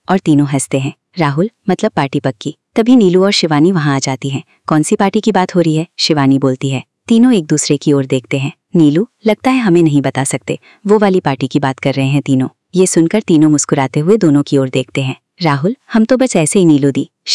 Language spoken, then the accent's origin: Hindi; Delhi, India; born there; दिल्ली में घर बना लिया। डैड ने बाद में अपनी जॉब यहाँ दिल्ली में करवा ली। मॉम ने इस घर को बड़े ही प्यार से सजाया और मेरा जन्म भी इसी घर में हुआ।